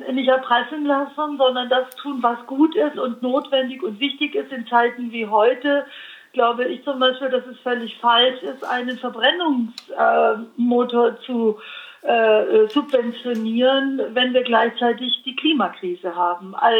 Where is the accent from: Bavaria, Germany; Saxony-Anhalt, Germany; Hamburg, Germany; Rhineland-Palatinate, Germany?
Bavaria, Germany; Ich komme aus dem Allgäu. Ich komme aus dem Allgäu